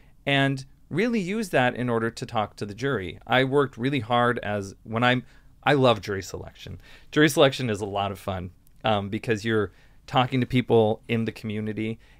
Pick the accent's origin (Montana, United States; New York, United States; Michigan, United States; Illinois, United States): Montana, United States; Butte; what growing up in Butte helped me learn is the importance of not just hard work, but giving voice to people.